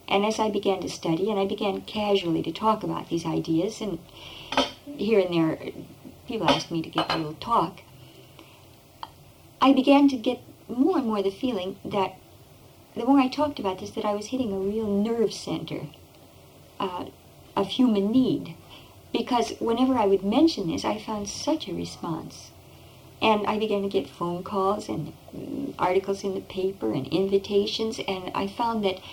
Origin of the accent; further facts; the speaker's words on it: Kansas City, Missouri, United States; And through a certain circumspect way, I finally came back to my hometown, Kansas City.